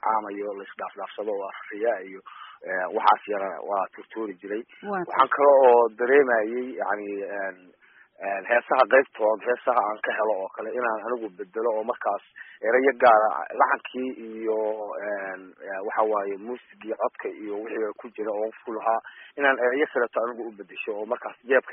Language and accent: Somali; Qardho, Bari, Somalia; also born or lived in United States / United Arab Emirates / Saudi Arabia / Yemen; waxaan ku dhashay soomaaliya gaar ahaan gobolka bari magaalada qardho iyada ayaan ku barbaaray dugsi dhexe iyo dugsi hoose iyo sare baan ka dhigtay